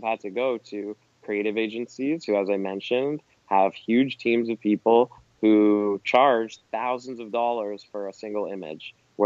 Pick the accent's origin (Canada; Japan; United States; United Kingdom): Canada; Or even if you think of, as a Canadian, the hockey, hockey, NHL